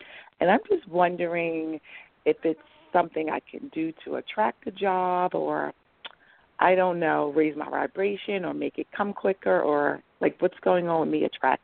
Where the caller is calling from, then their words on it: New York, United States; New York.